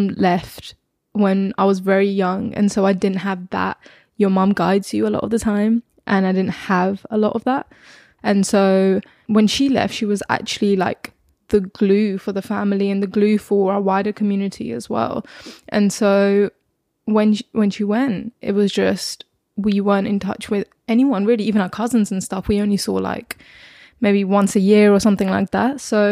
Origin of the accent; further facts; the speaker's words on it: Pakistan; I mean, I grew up in Pakistan